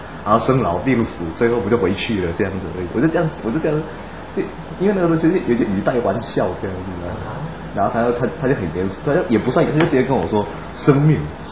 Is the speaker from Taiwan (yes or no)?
yes; Taichung, Taiwan; 我是台中人啊